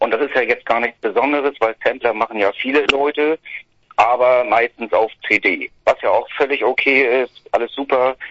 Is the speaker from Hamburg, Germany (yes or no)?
yes; Hamburg, Germany; wir kommen ja aus Hamburg